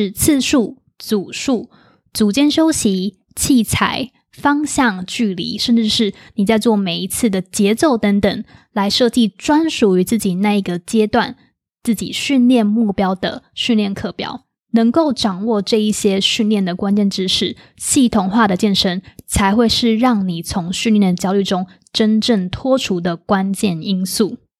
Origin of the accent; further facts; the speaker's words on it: Taiwan; 虽然我们突然进到一个未知的状态，但是我们是台湾人，我们怎么可能熬不过来呢？